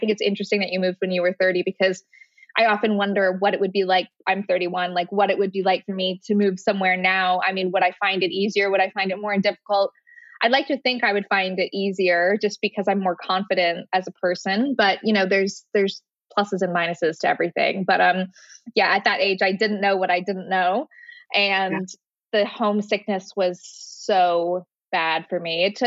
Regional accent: Canada; moved away as an adult; also born or lived in London, United Kingdom; I've spent all of my 20s in London. So I'm like, it's a bit of a weird limbo for me, because it's like, I am Canadian. I identify with like that upbringing and all my family and friends are there.

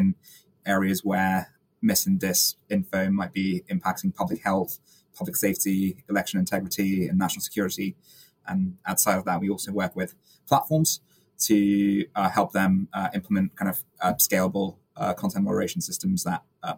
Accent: Stone, West Midlands, United Kingdom; my hometown, Stone, happened to be the highest Brexit voting town in all of the UK

